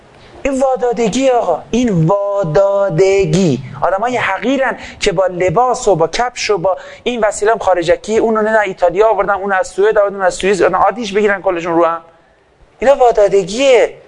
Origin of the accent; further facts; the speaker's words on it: Iran; چون من ایرانیم